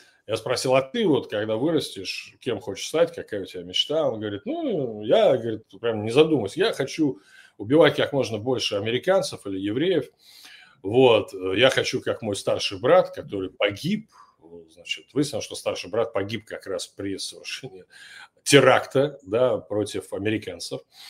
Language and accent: Russian; Russia; Соответственно, моя страна Россия, значит, да, я из России.